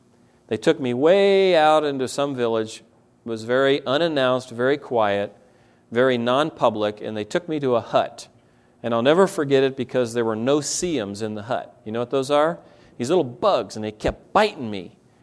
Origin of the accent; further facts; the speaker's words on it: United States; Frank is German. I'm American.